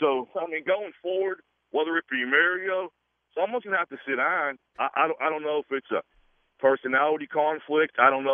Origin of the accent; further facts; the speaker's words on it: Pittsburgh, Pennsylvania, United States; Yeah, I am from Pittsburgh.